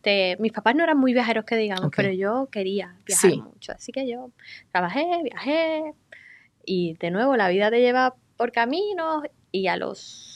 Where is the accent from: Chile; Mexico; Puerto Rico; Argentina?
Puerto Rico; Mayagüez; Yo soy de Mayagüez.